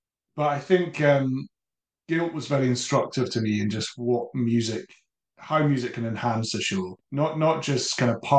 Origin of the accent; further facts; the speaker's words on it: Dundee, Scotland, United Kingdom; For me, you know, when I was growing up in Dundee, Groucho's record store, I'm sure you remember that, Edith.